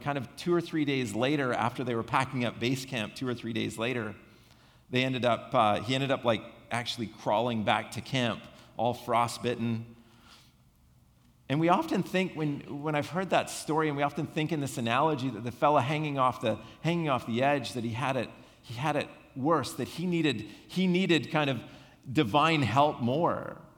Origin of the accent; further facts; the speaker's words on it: Rocky Mountains, United States; like I grew up in the Rockies and the mountains were like right there all the time.